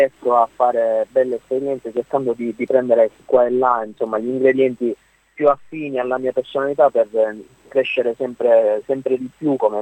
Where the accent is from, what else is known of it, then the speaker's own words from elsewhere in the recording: Sicily, Italy; Io sono siciliano e insomma ho sempre portato un certo tipo di calore dentro questa musica.